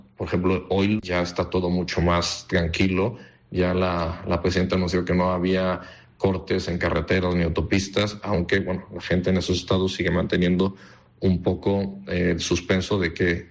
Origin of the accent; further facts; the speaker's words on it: Galicia, Spain; also born or lived in Mexico / Ourense / Vigo; a los 6 años regreso a vivir a Galicia. Primero estudio en Orense y luego mi familia se traslada a Vigo